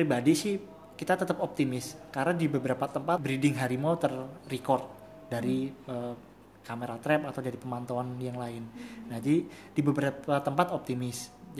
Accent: Java, Indonesia; Kalau di saya kan karena saya dari Jawa, mbah.

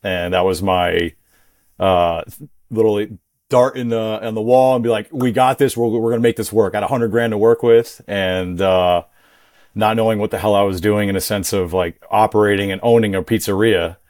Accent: New York, United States; now in Tampa, United States; No. We're from New York. So we brought that hustle down here, you know?

